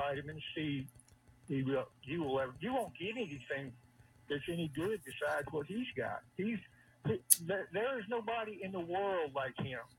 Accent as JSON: {"language": "English", "town": "Detroit", "region": "Michigan", "country": "United States", "said": "George, I'm from Detroit, and I'm sure you're familiar with this area, Rouge Park."}